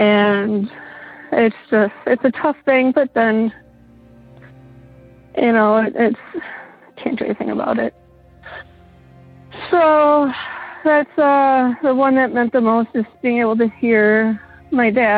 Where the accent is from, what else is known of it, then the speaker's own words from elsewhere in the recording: Wisconsin, United States; I'm from Wisconsin, in the Ozaukee area is where I grew up.